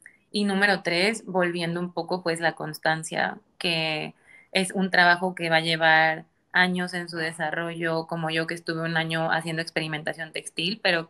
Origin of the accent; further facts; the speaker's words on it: Veracruz, Mexico; yo soy de Veracruz y antes en Veracruz nunca había hecho frío, ahorita hace frío y la gente trae suéter.